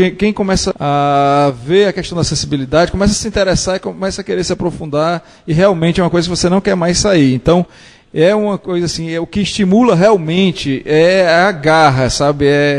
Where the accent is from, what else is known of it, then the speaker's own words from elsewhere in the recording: Ceará, Brazil; Sou cearense.